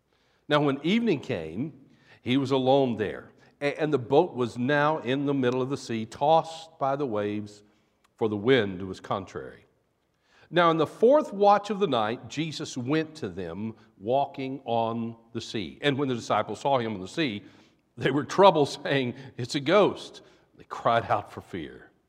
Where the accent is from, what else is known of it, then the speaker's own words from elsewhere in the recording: the South, United States; As you can tell, I'm from the South. Maybe you picked that up from my accent.